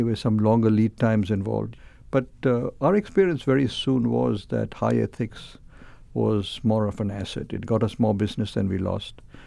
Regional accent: Mumbai, Maharashtra, India; In Mumbai, which is the erstwhile Bombay, the same city.

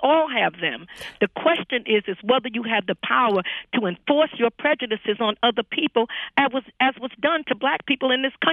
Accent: New York, United States; I grew up in New York, but going and sitting in the crow's nest

